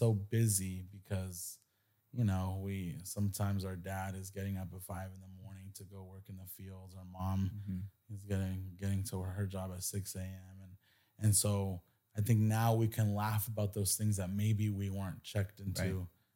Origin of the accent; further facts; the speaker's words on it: Hanford, California, United States; now in Los Angeles, United States; the skits that I do are really just everything as I saw, as I always saw through my eyes in my life growing up